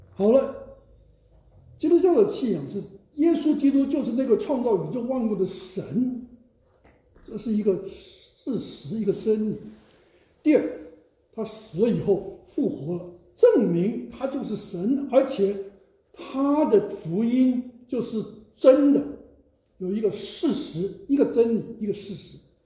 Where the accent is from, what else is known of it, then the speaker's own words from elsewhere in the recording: Taiwan; 我是从台湾来，台湾在二战之前是日本人统治50年